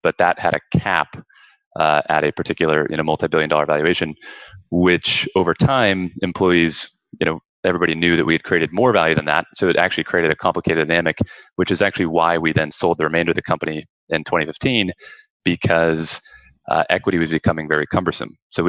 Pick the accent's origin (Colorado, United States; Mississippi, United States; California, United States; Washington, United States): California, United States; Grew up in California.